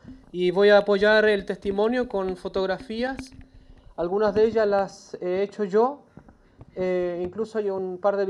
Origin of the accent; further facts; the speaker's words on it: Chile; now in Aleppo, Syria; Soy entonces … soy de Chile, de una congregación argentina. Llevo casi 10 años en el Medio Oriente